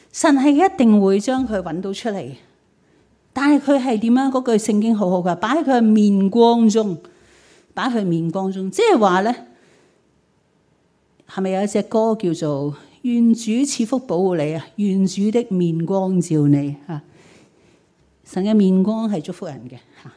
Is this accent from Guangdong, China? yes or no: yes; Guangdong, China; 原来那40年都是我们广东人叫嘥气